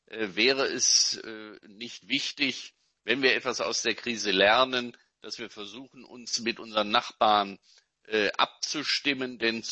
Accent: Cologne, North Rhine-Westphalia, Germany; Ich komme aus Köln, deswegen ist das für mich ein Thema.

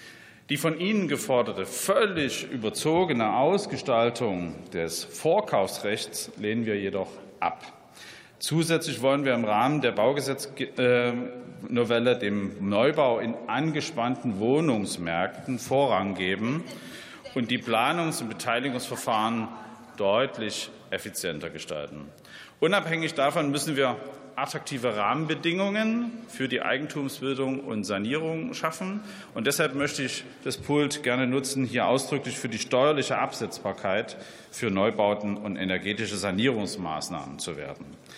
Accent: East Germany, Germany; Ich bin im sogenannten real existierenden Sozialismus aufgewachsen in der DDR.

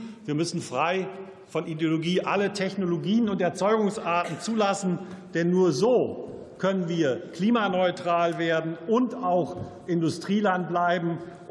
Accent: North Rhine-Westphalia, Germany; so wie das etwa in meinem Heimatland NRW bereits der Fall ist

